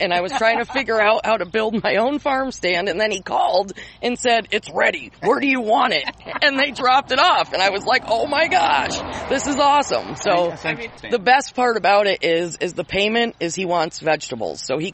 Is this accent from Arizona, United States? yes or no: no; Hadley, Massachusetts, United States; Well, I grew up in Hadley, on the other side of the river, in a farming family